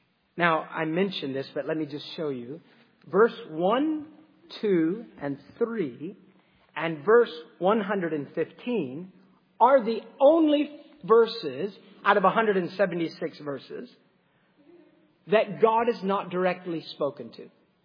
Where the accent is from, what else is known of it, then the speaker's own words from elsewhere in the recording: United States; It seems that we, especially as American, I don't know if it's just our culture, but we tend to be like a pendulum